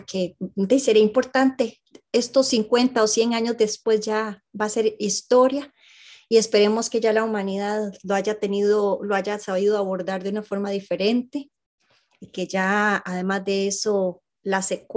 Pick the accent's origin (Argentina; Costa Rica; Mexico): Costa Rica; San José; born there; de nacimiento 4 de junio del 1974 y nací en San José, Costa Rica.